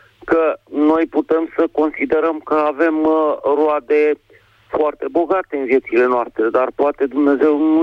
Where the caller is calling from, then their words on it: Bucharest, Romania; din București